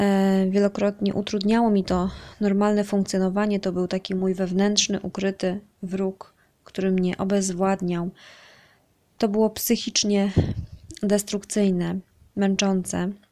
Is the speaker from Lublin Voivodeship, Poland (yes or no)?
yes; Lublin Voivodeship, Poland; Urodziłam się w Lublinie i wychowałam w miejscowości położonej blisko tego miasta.